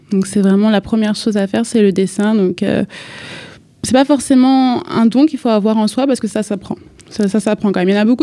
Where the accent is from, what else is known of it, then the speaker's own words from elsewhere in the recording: Aubervilliers, Île-de-France, France; born there; Ce qu'il faut savoir, c'est qu'en fait je suis née en Seine-Saint-Denis, précisément à Aubervilliers.